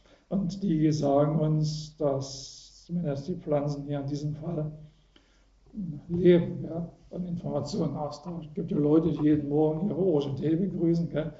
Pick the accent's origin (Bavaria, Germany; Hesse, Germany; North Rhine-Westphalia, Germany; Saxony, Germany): Saxony, Germany; ich bin aus Sachsen, gell? Ich muss sagen, in Sachsen sagen sie alle tot, gell?